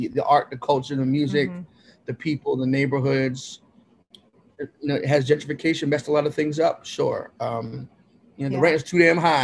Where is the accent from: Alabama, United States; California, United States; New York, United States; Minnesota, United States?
New York, United States; Brooklyn; Yes, I'm a very proud native New Yorker, native Brooklynite, born and raised in Flatbush, Brooklyn.